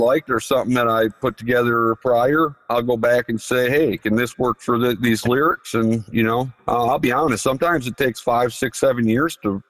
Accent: Michigan, United States; I like people in my home state to know that we're representing Michigan

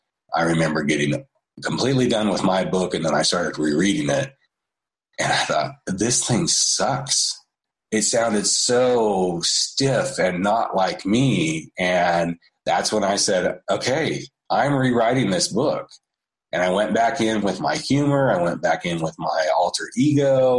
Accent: Colorado, United States; my dad is, and I grew up in Colorado, and he used to elk hunt

